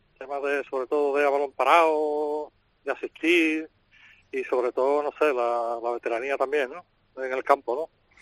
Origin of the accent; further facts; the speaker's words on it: Cádiz, Andalusia, Spain; Yo soy de Cádiz, sí.